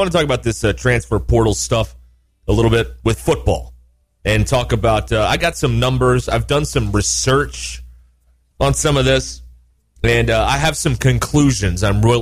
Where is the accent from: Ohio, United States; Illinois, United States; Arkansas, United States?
Arkansas, United States; I'm from Arkansas.